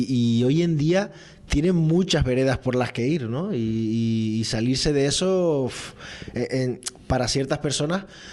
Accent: Canary Islands, Spain; a la hora de ir a la universidad, pues salí de la isla y me fui a Las Palmas de Gran Canaria

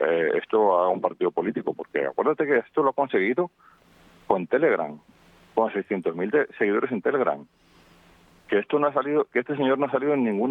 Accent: León, Castile and León, Spain; yo soy de León, tú sabes

